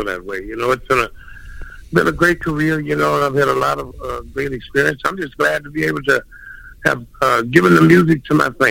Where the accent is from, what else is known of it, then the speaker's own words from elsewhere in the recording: Natchez, Mississippi, United States; also born or lived in Chicago; now in Minneapolis, United States; Coming from Mississippi, I came from a little small town called Natchez, Mississippi, and, you know, migrated up to Chicago